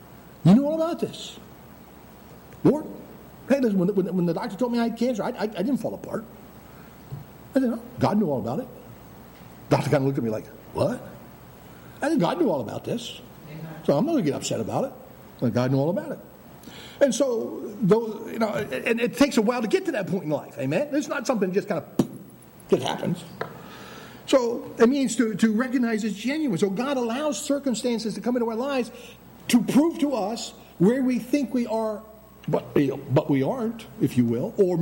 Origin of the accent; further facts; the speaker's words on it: Maine, United States; I can say that because I'm originally from Maine.